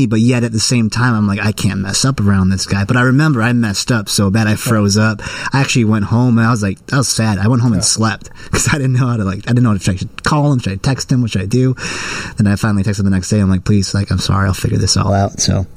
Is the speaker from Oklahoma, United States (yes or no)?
no; Wilmette, Illinois, United States; But I think growing up in Wilmette, I did experience some friends of families and whatever that were ultra wealthy.